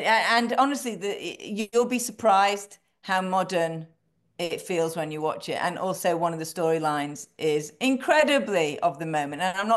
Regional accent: United Kingdom

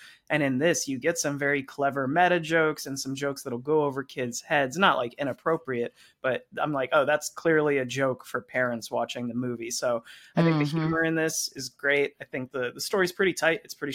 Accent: New Jersey, United States; I'm a New Jersey Devils fan because I grew up in Jersey.

